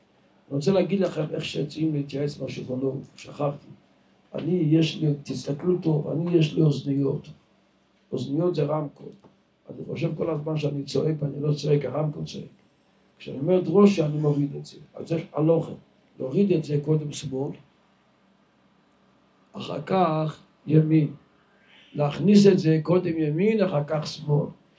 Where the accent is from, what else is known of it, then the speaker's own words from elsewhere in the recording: Jerusalem, Jerusalem District, Israel; אנחנו ירושלמי נוהגים שנשים שלנו הולכים למטפחת